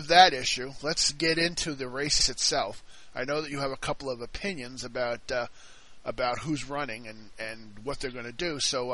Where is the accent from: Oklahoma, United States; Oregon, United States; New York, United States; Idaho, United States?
New York, United States; I mean, I grew up near Belmont Racetrack, and I can remember as a kid going over there